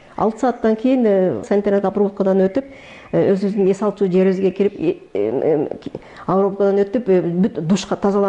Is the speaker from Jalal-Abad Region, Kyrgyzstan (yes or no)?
no; Batken, Batken Region, Kyrgyzstan; Азыр 50 жаштамын. Баткенде төрөлүп, Баткенде өскөнмүн.